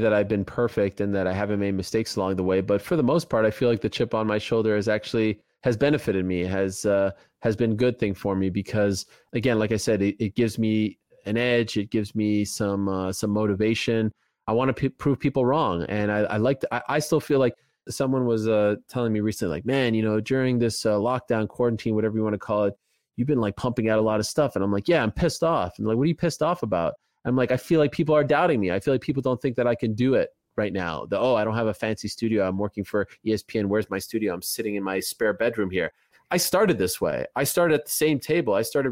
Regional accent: Montreal, Quebec, Canada; growing up in Montreal, where else?

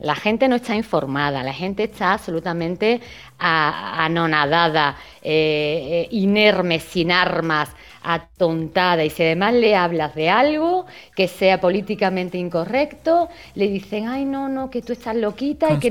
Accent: Seville, Andalusia, Spain; now in Madrid, Spain; Estoy en Madrid, Alba. Yo soy sevillana, pero ahora mismo estoy viviendo en Madrid. Siempre ando para arriba y para abajo, y ahora llevo una temporadita aquí en Madrid.

